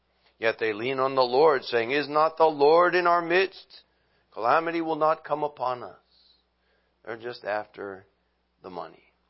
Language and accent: English; New Orleans, Louisiana, United States; Now, when I was a child, growing up in New Orleans, this was back in the 60s, I went to Sunday school, to our church